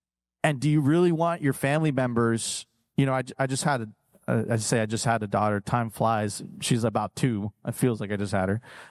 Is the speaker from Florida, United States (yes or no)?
yes; Miami, Florida, United States; I'm from Miami. I make up words all the time.